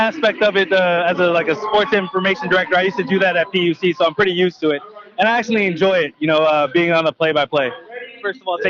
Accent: Vallejo, California, United States; I love Napa and my hometown of Vallejo.

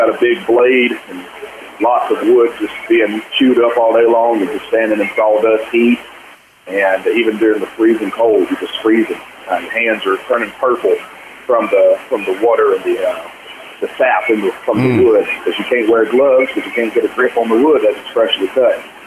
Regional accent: Florida, United States; Well, I grew up in North Florida in a very lower middle-class family.

